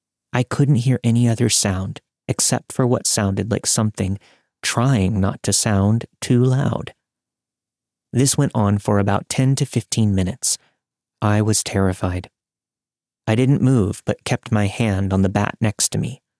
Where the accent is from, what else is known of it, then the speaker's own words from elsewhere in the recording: East Coast, United States; I was originally from the East Coast, but I had been living in the San Francisco Bay Area.